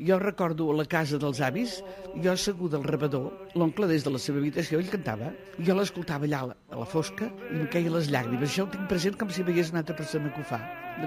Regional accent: Barcelona, Catalonia, Spain; born there; tinc 83 anys, el juny en faré 84, he nascut a Barcelona.

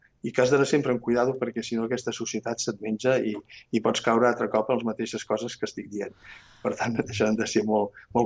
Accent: Barcelona, Catalonia, Spain; born there; jo vaig néixer a Barcelona, no? I llavors sempre pues, estàs a Barcelona i vas descobrint.

